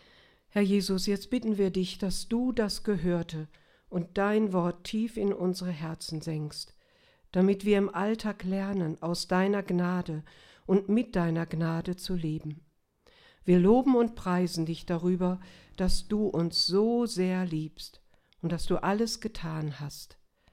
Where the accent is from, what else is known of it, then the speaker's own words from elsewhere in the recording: North Rhine-Westphalia, Germany; also ich bin Westfale, muss ich dazu sagen.